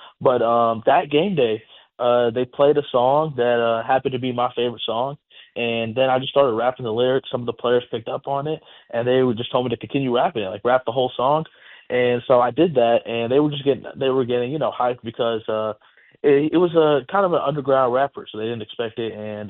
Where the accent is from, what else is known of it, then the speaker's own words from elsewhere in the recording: Lake Charles, Louisiana, United States; I'm from Lake Charles, Louisiana. So McNeese is the hometown school. I lived, grew up 5 minutes away from the campus. So that's where home is.